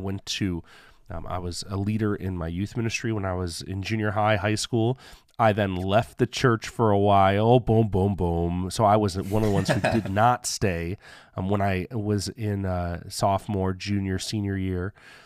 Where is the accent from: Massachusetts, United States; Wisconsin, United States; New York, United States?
New York, United States; Buffalo; moved away as an adult; I grew up in Buffalo, New York. I became a Bills fan because the Bills are awesome, and I'm from Buffalo.